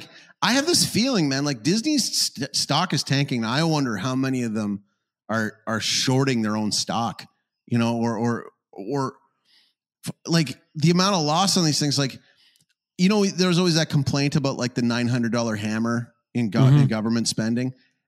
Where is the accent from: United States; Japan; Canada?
Canada; Calgary, Alberta; I'm from Calgary.